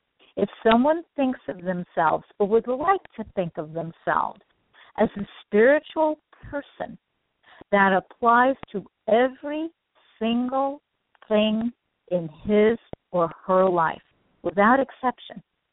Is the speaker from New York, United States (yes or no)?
yes; New York City, New York, United States; And I come from New York City, where when there aren't any trees in an area, it can be like being in a war zone, almost.